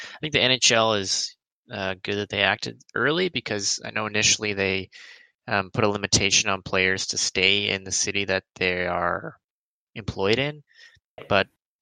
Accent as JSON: {"language": "English", "country": "Canada", "said": "I'm so thankful I'm a Canadian right now"}